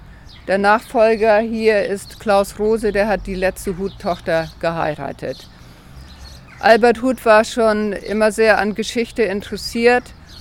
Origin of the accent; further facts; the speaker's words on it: Fintel, Lower Saxony, Germany; auch meine Heimatgemeinde Fintel.